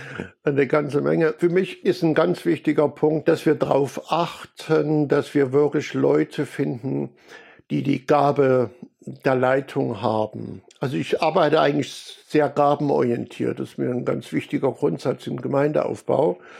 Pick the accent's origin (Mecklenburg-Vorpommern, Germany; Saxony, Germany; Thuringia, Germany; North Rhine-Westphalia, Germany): Thuringia, Germany; Erfurt; ich komme aus Erfurt.